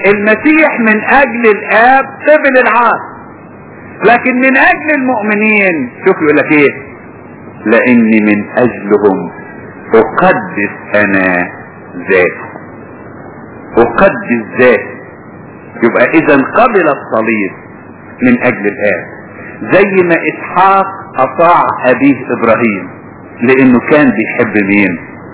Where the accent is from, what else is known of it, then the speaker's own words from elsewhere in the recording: Egypt; عندنا في مصر اي واحد يعدموه بيعملوا ايه؟ بيغطوا له وشه.